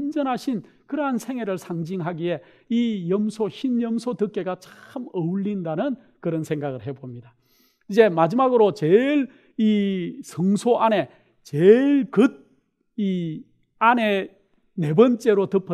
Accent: South Korea; now in United States; 저희는 한국 사람이고 제가 지금 미국에 살고 있지만은

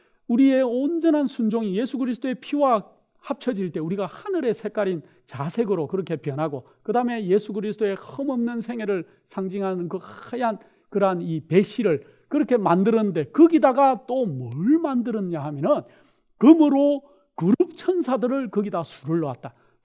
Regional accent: South Korea; now in United States; 저희는 한국 사람이고 제가 지금 미국에 살고 있지만은

